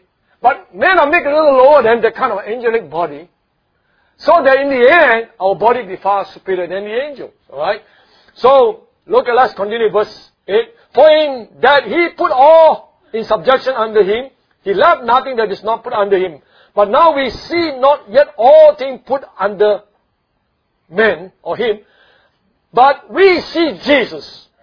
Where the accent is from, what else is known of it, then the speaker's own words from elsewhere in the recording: Singapore; Not just this life I'm talking about, being born a Singaporean, have all the things in Singapore, television, computer, handphones